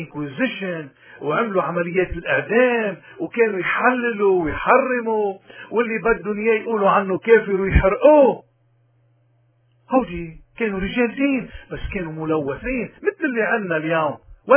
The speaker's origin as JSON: {"language": "Arabic", "country": "Lebanon", "said": "ما أحوجنا نحن اليوم كلبنانيين بلبنان وببلاد الاغتراب"}